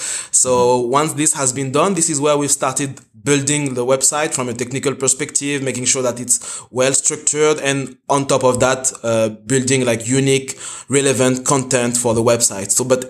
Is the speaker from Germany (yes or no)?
no; Paris, Île-de-France, France; now in Dubai, United Arab Emirates; I'm originally from Paris